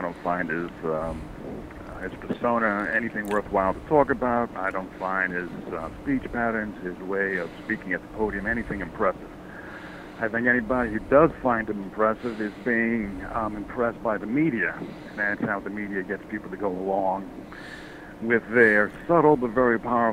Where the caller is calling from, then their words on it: New York, United States; from New York.